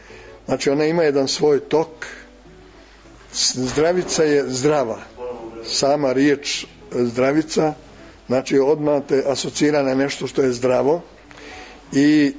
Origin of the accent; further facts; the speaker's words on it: Serbia; Jer moje izvorište je zdravo, moj zavičaj, moje rodno selo, moja Golija.